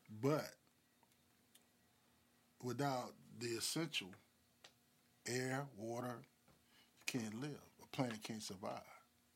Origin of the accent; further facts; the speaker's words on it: Mississippi, United States; Being a native Mississippian and growing up in Mississippi, I lived through Hurricane Camille.